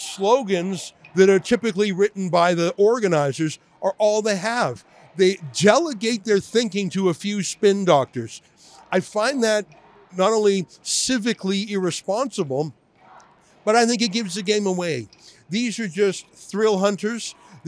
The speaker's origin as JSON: {"language": "English", "country": "Canada", "said": "I'm from Canada"}